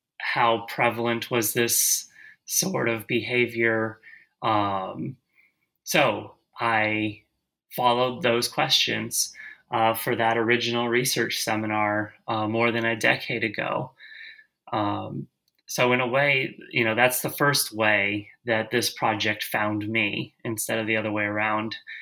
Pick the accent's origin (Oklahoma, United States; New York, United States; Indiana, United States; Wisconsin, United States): Wisconsin, United States; Milwaukee; So I'm from Milwaukee, Wisconsin.